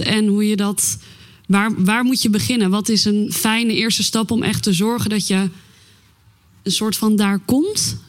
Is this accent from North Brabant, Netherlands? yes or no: no; Haarlem, North Holland, Netherlands; ik kom uit Haarlem.